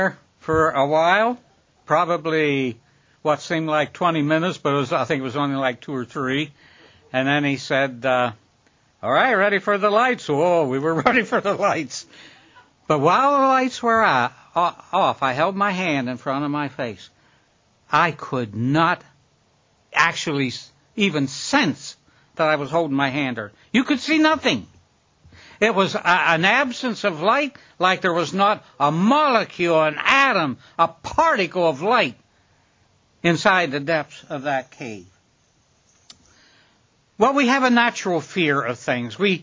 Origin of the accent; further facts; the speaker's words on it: Pennsylvania, United States; One time, many years later, traveling through my home state of Pennsylvania